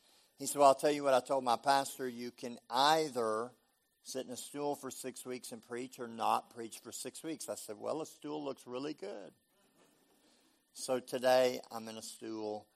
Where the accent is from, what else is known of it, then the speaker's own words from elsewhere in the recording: Texas, United States; I'm from Texas, so I have to put limits on it somewhere.